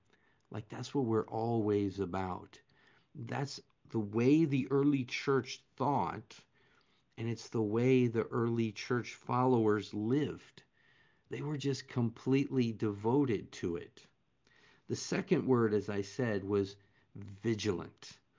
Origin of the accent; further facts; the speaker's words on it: Las Vegas, Nevada, United States; I'm a pastor from Las Vegas, Nevada